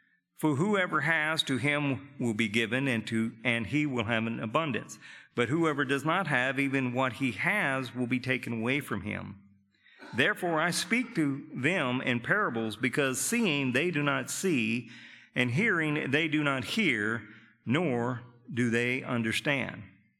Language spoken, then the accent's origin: English; Arkansas, United States; but I never ate biscuits with mustard growing up in Arkansas.